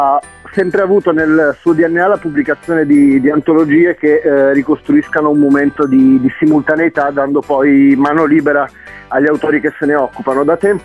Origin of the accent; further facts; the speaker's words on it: Genoa, Liguria, Italy; now in Milan, Italy; sono genovese di origine e milanese di adozione